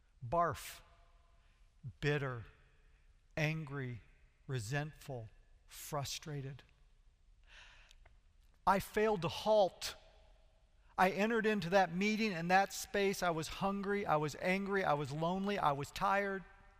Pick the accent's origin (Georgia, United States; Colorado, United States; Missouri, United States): Missouri, United States; Bridgeton; I grew up in Bridgeton, Missouri. A third of it has disappeared because of the airport expansion.